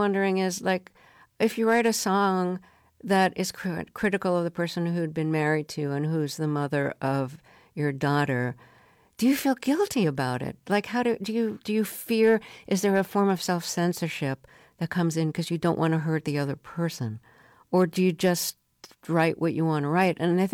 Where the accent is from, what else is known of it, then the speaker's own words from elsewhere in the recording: Brooklyn, New York, United States; And I'll say, I'm from Brooklyn, and I had to look up what a gravel weed was.